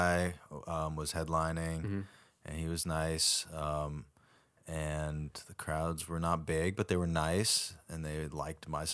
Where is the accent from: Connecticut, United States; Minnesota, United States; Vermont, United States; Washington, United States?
Washington, United States; Seattle; I grew up in the West Coast a little bit, like 7 years in Seattle.